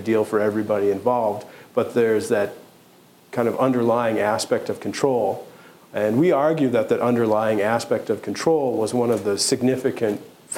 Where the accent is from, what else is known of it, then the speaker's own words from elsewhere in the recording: Minnesota, United States; now in Michigan, United States; And I'm actually from Minnesota. So I'm a transplant. I've been living in the Copper Country for about 7 or 8 years now.